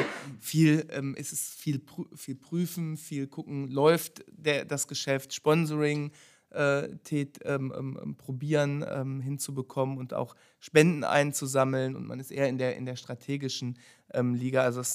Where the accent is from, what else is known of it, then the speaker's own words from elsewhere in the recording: Moers, North Rhine-Westphalia, Germany; da sind sich zumindest meine Heimatstadt Moers und Dienstlaken sehr ähnlich